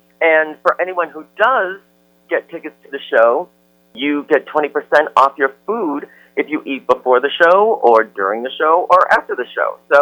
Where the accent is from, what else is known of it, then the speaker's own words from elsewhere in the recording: New Hampshire, United States; Growing up in New Hampshire in the 70s and 80s, I was a closeted kid who was taught to be ashamed of who he was.